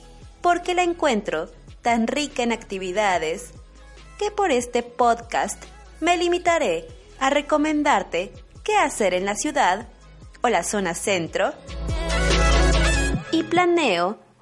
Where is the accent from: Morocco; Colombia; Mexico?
Mexico; now in Stuttgart, Germany; una mexicana viviendo en Alemania